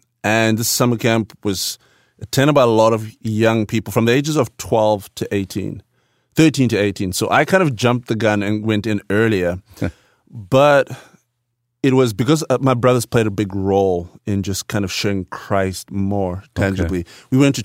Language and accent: English; Bulawayo, Zimbabwe; English is a second language; I'm from the Ndebele tribe, which originally is from Durban, South Africa, and we live in the second largest city, Bulawayo, which actually means the city of kings.